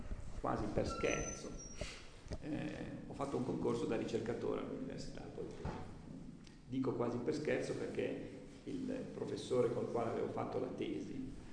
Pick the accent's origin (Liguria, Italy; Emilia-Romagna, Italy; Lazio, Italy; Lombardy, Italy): Liguria, Italy; Savona; io sono di origine ligure, sono nato a Savona. Ho fatto il liceo a Savona